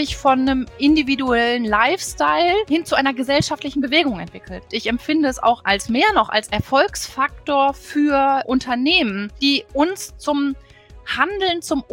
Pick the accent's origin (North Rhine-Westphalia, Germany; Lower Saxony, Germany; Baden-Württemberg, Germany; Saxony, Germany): North Rhine-Westphalia, Germany; Bielefeld; Bielefeld. Also ich bin Ur-Bielefelderin, ein Bielefelder Urgestein.